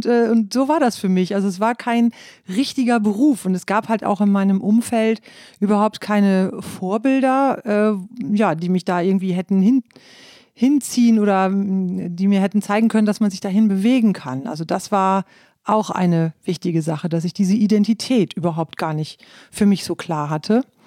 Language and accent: German; Lower Saxony, Germany; moved away; Also ich bin ja in Ostfriesland aufgewachsen und das war tatsächlich, seit ich da weggezogen bin, immer ein Thema für mich.